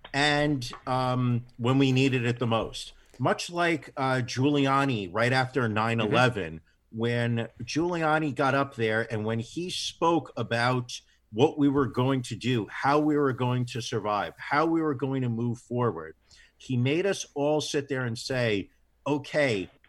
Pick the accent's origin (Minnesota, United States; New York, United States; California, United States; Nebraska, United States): New York, United States; as a New Yorker, somebody who woke up in the morning, the last week of March, wondering, how are we going to live like this?